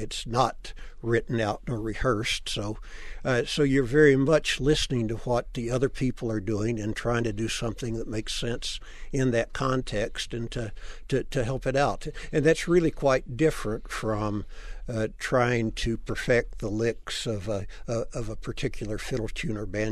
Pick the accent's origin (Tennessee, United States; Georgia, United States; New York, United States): Tennessee, United States; I came from East Tennessee, from a religious background where the fiddle was considered the devil's instrument.